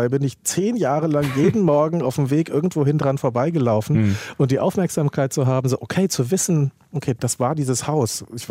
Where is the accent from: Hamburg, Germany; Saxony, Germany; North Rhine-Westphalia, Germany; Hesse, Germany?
Hesse, Germany; Also ich bin in Hessen in der Nähe von Höchst aufgewachsen, von dem Farbwerken.